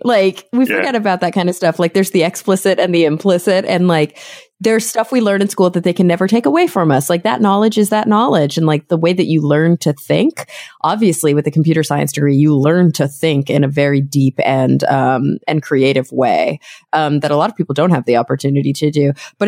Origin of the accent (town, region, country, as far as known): Texas, United States; also born or lived in New York City; now in Los Angeles, United States